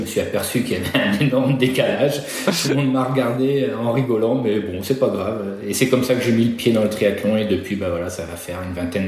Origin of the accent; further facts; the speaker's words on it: Nantes, Pays de la Loire, France; je suis revenu dans ma région natale, donc à Nantes.